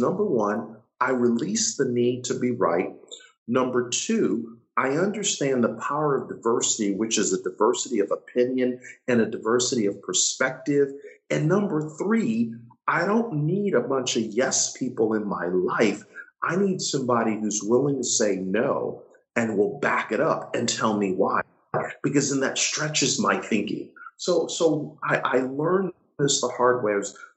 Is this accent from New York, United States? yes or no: yes; Buffalo, New York, United States; I said, dude, I'm from Buffalo, New York.